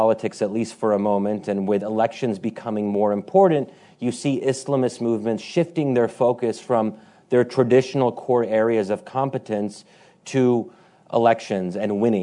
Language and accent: English; United States; I'm American, I think a lot about elections.